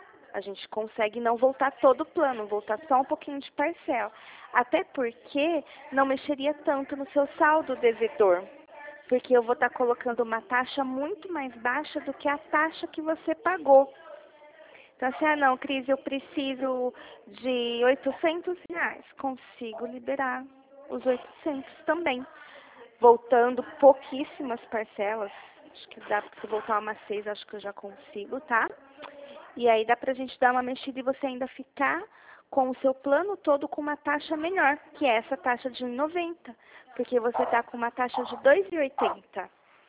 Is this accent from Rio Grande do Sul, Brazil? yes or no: no; Dracena, São Paulo, Brazil; aqui de Dracena.